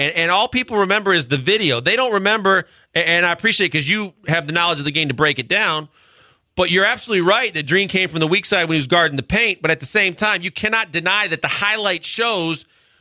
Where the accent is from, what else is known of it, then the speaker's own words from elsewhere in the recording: Milwaukee, Wisconsin, United States; That is my hometown.